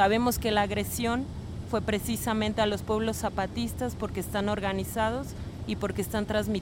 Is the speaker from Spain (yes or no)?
no; Mexico; now in Córdoba, Argentina; Soy mexicana, pero ahora estoy radicando en Córdoba, Argentina.